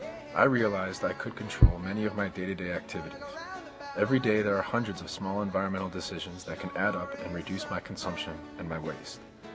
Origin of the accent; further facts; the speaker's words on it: Chicago, Illinois, United States; I'm a regular guy born and raised in Chicagoland